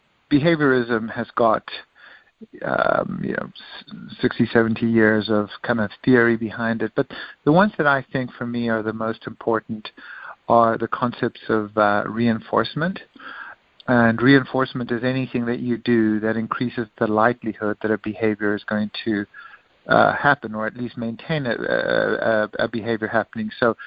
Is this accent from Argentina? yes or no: no; South Africa; when I grew up in South Africa at a Catholic boys' school